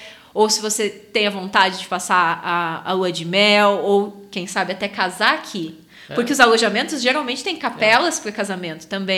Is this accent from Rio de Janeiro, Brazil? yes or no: no; Porto Alegre, Rio Grande do Sul, Brazil; porque eu sou de Porto Alegre, eu posso dizer